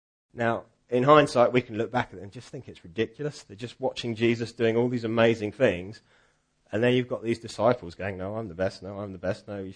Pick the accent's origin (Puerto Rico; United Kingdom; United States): United Kingdom; because we're predominantly British and we have sort of these British attitudes